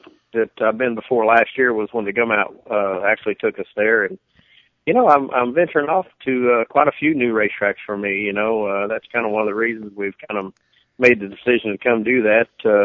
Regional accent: Oklahoma, United States; I grew up in Oklahoma racing on slick racetracks.

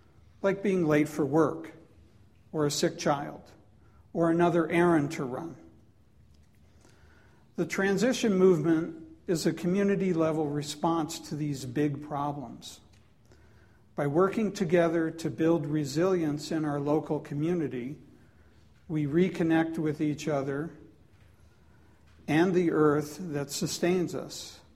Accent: Wheaton, Maryland, United States; also born or lived in Washington, D.C.; I was born in 1951 in Washington, D.C. When I was a young boy, my family lived in a new subdivision in Wheaton, Maryland.

